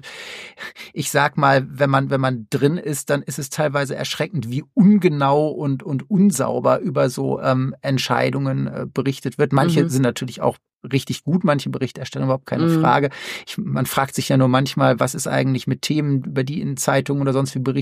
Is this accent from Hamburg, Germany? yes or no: no; Münster, North Rhine-Westphalia, Germany; ich komme aus Münster in Westfalen